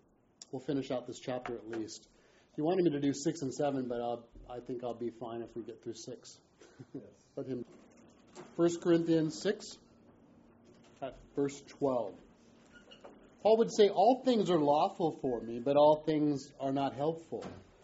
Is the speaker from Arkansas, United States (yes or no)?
no; Huntington Beach, California, United States; I'm from Huntington Beach.